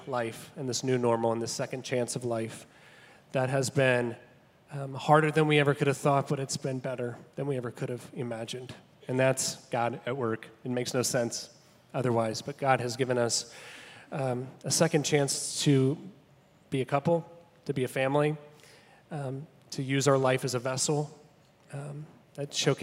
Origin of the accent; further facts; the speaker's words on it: Montgomery, Alabama, United States; I'm from Montgomery originally